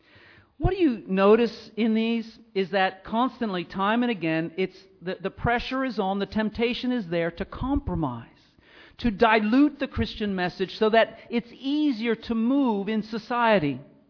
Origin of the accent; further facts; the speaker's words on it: Philadelphia, Pennsylvania, United States; In Philadelphia, my hometown